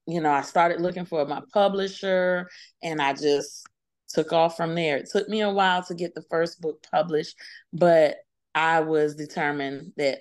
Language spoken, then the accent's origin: English; Orangeburg, South Carolina, United States; I am from South Carolina, Orangeburg, South Carolina, born and raised in King Street, South Carolina.